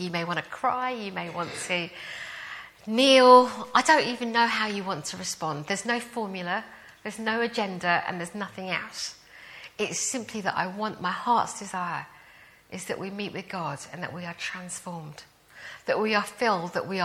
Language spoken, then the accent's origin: English; Wimbledon, London, United Kingdom; I grew up in Wimbledon, I was living there.